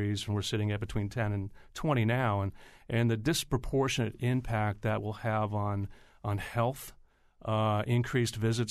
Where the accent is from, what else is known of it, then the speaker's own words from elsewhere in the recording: Colebrook, Connecticut, United States; I grew up in Colebrook, Connecticut, which is way up in the northwest corner.